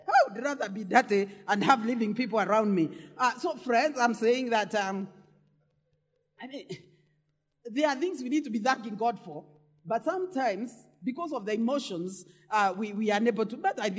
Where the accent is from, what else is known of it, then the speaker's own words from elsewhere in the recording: Kenya; particularly being a Kenyan